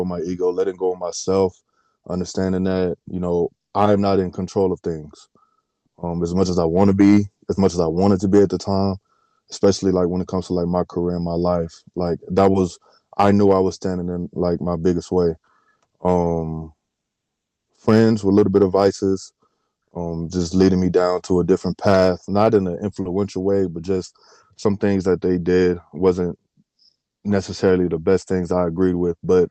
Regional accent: Dallas, Texas, United States; also born or lived in Seguin; Yeah, I'm from Dallas, man. I was born and raised in Dallas. Went down with my family to small town outside of San Antonio, called Seguin. And ended up moving back.

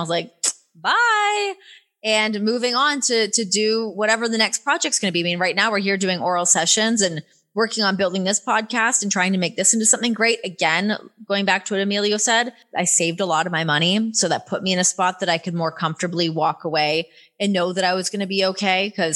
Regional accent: Canada; accent: Canadian; When I first signed to WWE, they made me take classes to get rid of my Canadian accent

